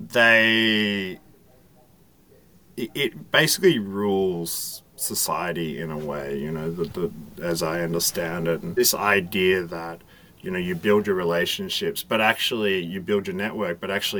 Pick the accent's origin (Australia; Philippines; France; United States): Australia; I grew up in Australia where we build networks, but we use them as a last resort.